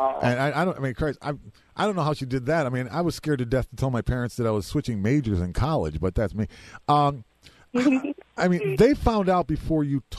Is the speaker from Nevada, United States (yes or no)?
no; Massachusetts, United States; also born or lived in Pennsylvania; you're trying to explain it to people back where I grew up in a tiny little conservative town. First in Massachusetts, then in Pennsylvan